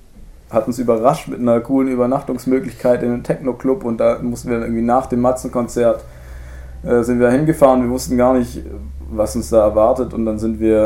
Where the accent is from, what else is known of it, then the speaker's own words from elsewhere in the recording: Ulm, Baden-Württemberg, Germany; ich komme aus Ulm